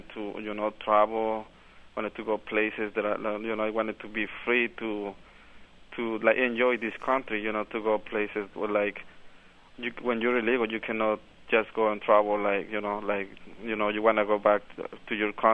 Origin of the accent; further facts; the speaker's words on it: Mexico; English is a second language; now in United States; When I came from Mexico, I have some English classes, but then I had to take, for me to speak, I have to take some English classes here too.